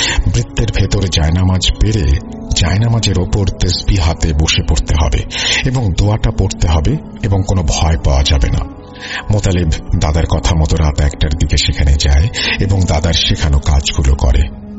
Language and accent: Bangla; Kamarkhanda, Rajshahi Division, Bangladesh; আমার বাড়ি সিরাজগঞ্জ জেলার কামারখন্দ থানার ছোট ধোপাকান্দি গ্রামে।